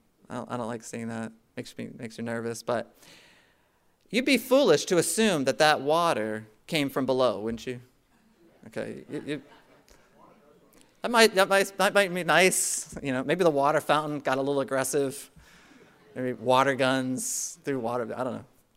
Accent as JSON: {"language": "English", "town": "Washington", "region": "District of Columbia", "country": "United States", "tie": "born or raised there", "said": "I grew up in Washington, D.C., or just outside Washington, D.C., and I've been to the Vietnam Veterans Memorial many times down there."}